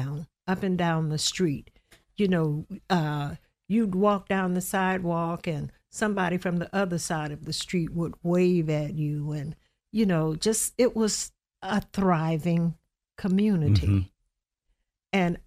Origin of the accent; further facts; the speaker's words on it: Edenville, United States; that's how I grew up in Edenville.